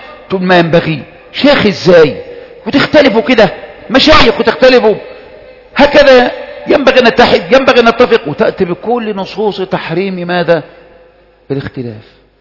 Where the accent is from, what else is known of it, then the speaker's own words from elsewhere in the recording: Egypt; زي القضاء اللي عندنا في مصر مشهور